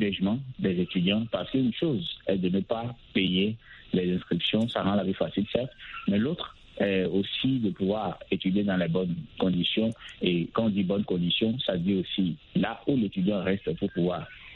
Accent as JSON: {"language": "French", "country": "Benin", "said": "C'est vrai que les choses deviennent encore plus compliquées ici, chez nous au Bénin"}